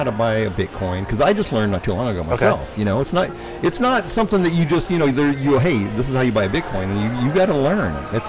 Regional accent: Texas, United States; I grew up in Texas. So football was my life growing up.

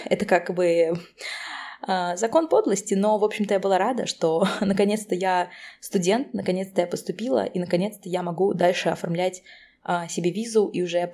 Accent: Volgograd, Volgograd Oblast, Russia; В это время я жила у друзей в Москве, ездила к родителям в Волгоград, потому что я из Волгограда.

